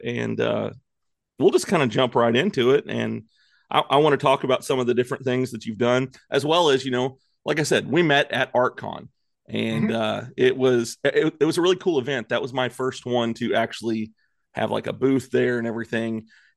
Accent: Independence, Missouri, United States; born there; I'm from that area myself. I was born in Independence, Missouri.

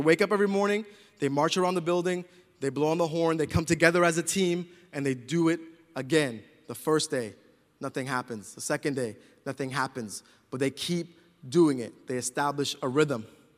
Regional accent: Boston, Massachusetts, United States; Yo, I'm from Boston, Massachusetts. I've never seen a wild animal in the wild ever in my entire life.

